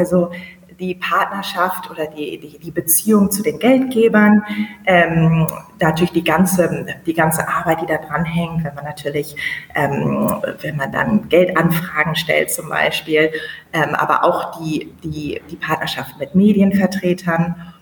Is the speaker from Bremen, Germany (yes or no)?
yes; Bremen, Germany; Ich komme aus Bremen, aus Norddeutschland